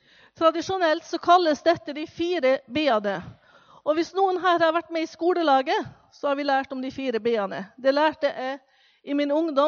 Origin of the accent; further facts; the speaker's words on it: Molde, Møre og Romsdal, Norway; Jeg er opprinnelig fra Molde.